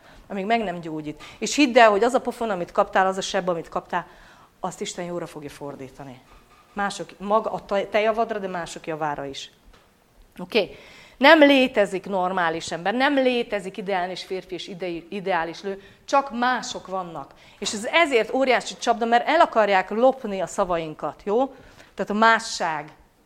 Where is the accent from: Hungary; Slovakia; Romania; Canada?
Romania; Transylvania; ugye erdélyi vagyok, románul azt jelenti, hogy te fiú